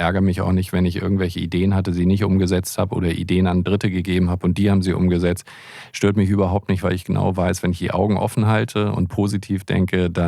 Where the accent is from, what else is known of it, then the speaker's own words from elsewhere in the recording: Hamburg, Germany; ich bin ja Hamburger